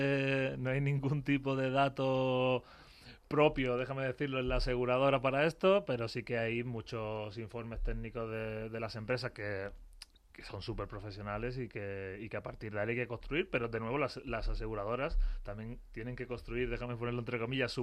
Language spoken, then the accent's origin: Spanish; Huelva, Andalusia, Spain; que pues yo soy de Huelva